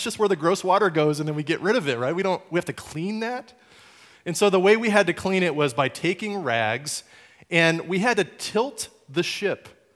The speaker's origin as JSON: {"language": "English", "region": "England", "country": "United Kingdom", "tie": "born or raised there", "said": "the military base I grew up on in England."}